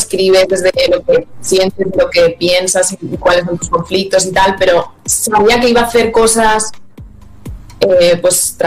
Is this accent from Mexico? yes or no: no; Zaragoza, Aragon, Spain; born there; now in Madrid, Spain; nací en Zaragoza y me vine a Madrid a seguir.